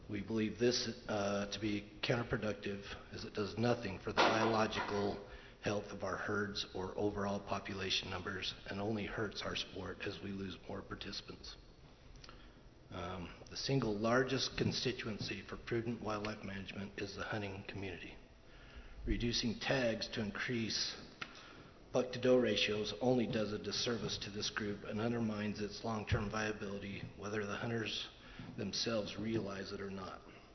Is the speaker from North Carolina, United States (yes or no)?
no; West Bountiful, Utah, United States; I'm from West Bentonville, Utah.